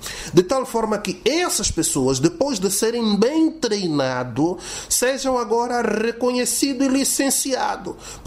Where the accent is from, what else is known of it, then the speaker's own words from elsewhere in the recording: Angola; nascemos em Angola e as nossas doenças também são diferentes.